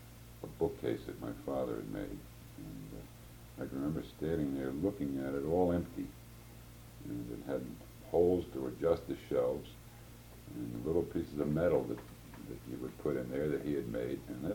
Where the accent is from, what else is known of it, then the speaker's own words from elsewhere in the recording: Philadelphia, Pennsylvania, United States; I was born in Philadelphia, in Kensington, in Fishtown, up in York Street. We lived in a storefront house. It was in 1921, September 1921